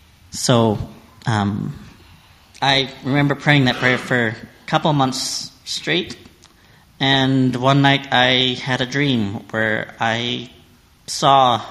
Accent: Valley View, Alberta, Canada; born there; I was born in Valley View, Alberta, and my dad wanted to be a rancher

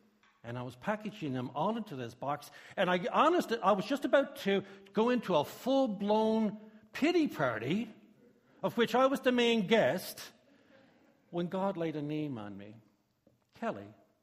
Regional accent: Newfoundland and Labrador, Canada; I grew up in Newfoundland. You guys know that.

